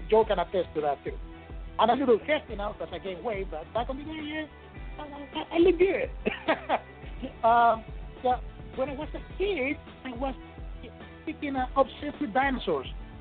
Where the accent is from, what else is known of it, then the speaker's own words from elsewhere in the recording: Chile; now in United States; I got the half a scholarship just for kicked and giggled, you know, just because I was from Chile.